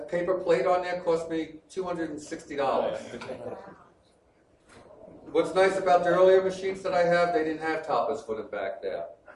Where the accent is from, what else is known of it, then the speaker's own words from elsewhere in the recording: New York, United States; And I was born and raised in New York.